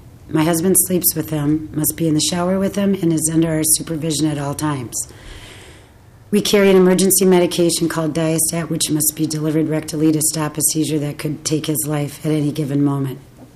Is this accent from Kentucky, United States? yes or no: no; Excelsior, Minnesota, United States; I'm from Excelsior, Minnesota.